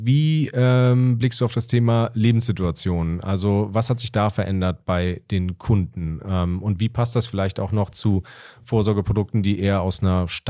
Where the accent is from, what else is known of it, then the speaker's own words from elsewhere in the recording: North Germany, Germany; wir sagen ja auch mal, als Norddeutsche südlich der Elbe ist dann irgendwann schon Süddeutschland, ne?